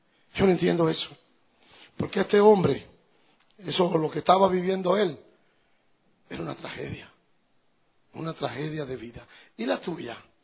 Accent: Dominican Republic; now in United States; yo no vivo en Canadá, yo vivo en Florida, en Estados Unidos, soy dominicano

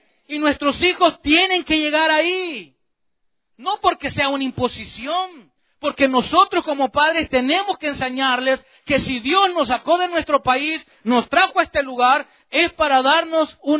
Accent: Ilopango, San Salvador, El Salvador; also born or lived in Soyapango; donde yo crecí, allá por Ilopango, allá por Soyapango, en El Salvador

